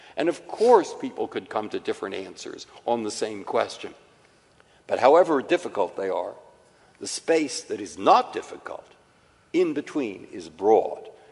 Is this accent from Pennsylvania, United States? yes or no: no; San Francisco, California, United States; born there; also born or lived in Massachusetts; I was born in San Francisco. I lived most of my life in Massachusetts.